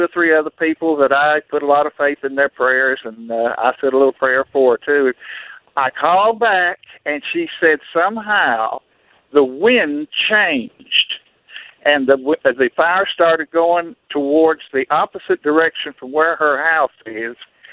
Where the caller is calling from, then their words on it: El Dorado, Arkansas, United States; I'm calling from El Dorado, Arkansas.